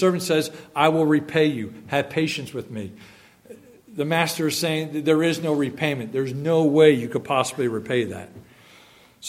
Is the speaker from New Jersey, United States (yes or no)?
yes; New Jersey, United States; I'm from New Jersey. That's a shakedown. Okay? It's like y'all don't know that a whacking is not a beating in New Jersey.